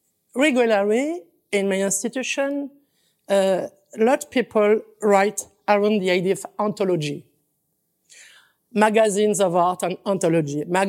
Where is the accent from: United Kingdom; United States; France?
France; English is a second language; moved away as an adult; I grew up in France